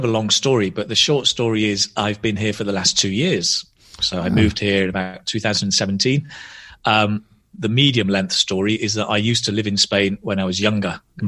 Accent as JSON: {"language": "English", "town": "Oldham", "region": "North West England", "country": "United Kingdom", "tie": "born or raised there", "accent": "northern", "said": "So we've all got the kind of northern vowel sounds, if you like. But I guess, I don't know, I was brought up in Oldham and I went also to a grammar school."}